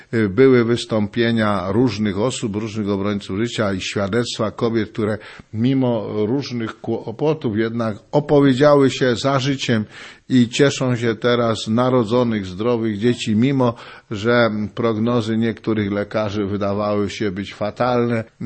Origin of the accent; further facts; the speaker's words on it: Jaworzno, Silesian Voivodeship, Poland; now in Kraków, Poland; Ja pochodzę z Jaworzna, z górniczej rodziny.